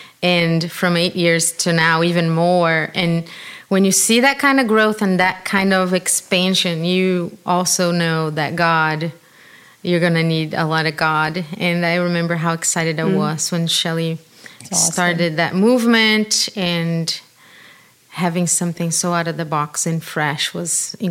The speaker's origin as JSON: {"language": "English", "region": "São Paulo", "country": "Brazil", "second_language": "English", "moved": "yes", "lives_now": "Atlanta, United States", "said": "You guys can probably hear my accent. I'm from São Paulo, Brazil, a huge city."}